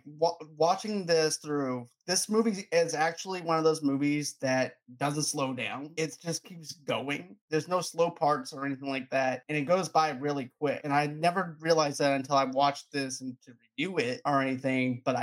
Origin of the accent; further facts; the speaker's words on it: Boston, Massachusetts, United States; Exactly, and I'm from Boston, so.